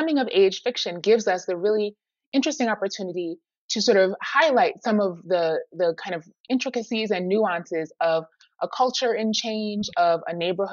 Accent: New York City, New York, United States; Harlem, for me, you know, it's my hometown.

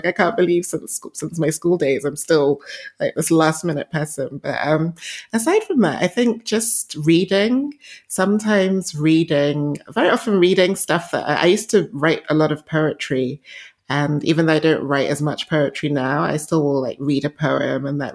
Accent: Nigeria; born there; So I was born in Nigeria. And I grew up in a very, what I'll say, very creative, very colorful household. My parents, both of them come from really big families.

